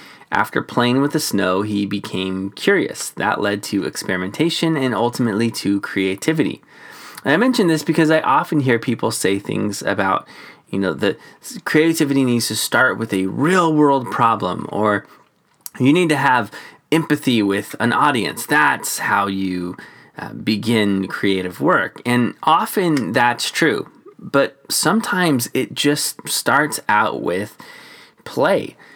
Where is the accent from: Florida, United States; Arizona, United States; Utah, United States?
Arizona, United States; Phoenix; So we're from Phoenix, which alternates between blazingly hot and, well, nice.